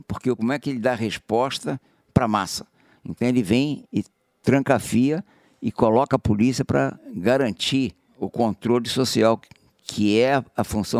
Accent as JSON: {"language": "Portuguese", "region": "Rio de Janeiro", "country": "Brazil", "tie": "born or raised there", "said": "Eu fui criado na Zona Sul"}